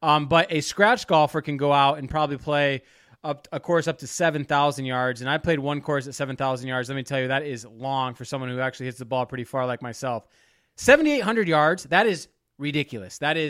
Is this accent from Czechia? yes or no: no; Michigan, United States; this is really the first year I've really dug into the legalized gambling in my home state of Michigan